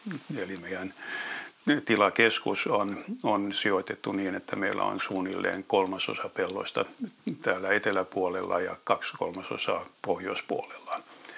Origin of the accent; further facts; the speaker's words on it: Helsinki, Uusimaa, Finland; Olen kasvanut Helsingissä ja käynyt koulun Helsingissä ja opiskellut kauppatieteitä Hankenissa ja elänyt ensimmäisen osan elämästäni Helsingissä.